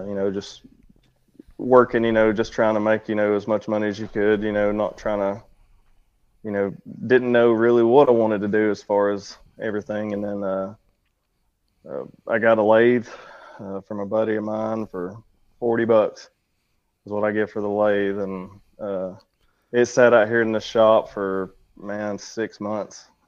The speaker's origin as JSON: {"language": "English", "town": "Dalton", "region": "Georgia", "country": "United States", "said": "Well, we're from Dalton, Georgia. It's about 25, 30 minutes south of Chattanooga, Tennessee."}